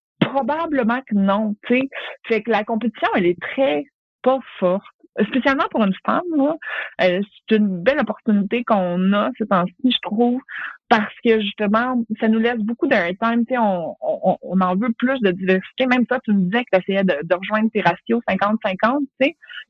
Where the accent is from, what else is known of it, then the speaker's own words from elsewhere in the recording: Longueuil, Quebec, Canada; je viens de Longueuil, une petite maison bien ordinaire.